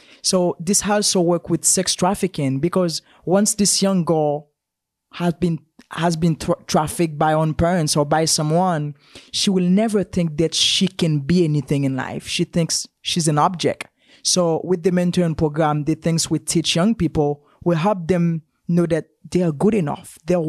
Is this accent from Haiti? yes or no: yes; Haiti; But for me, I grew up in Haiti.